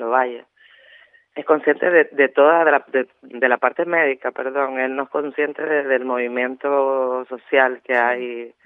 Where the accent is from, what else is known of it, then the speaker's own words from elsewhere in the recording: Ingenio, Canary Islands, Spain; Es un niño de Ingenio, de mi pueblo también, sí.